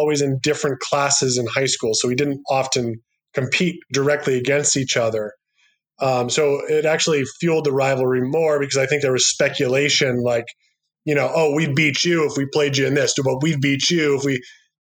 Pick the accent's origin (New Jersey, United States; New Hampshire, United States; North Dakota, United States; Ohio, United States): New Hampshire, United States; Guilford; Let me preface that by saying I'm actually from Guilford, New Hampshire.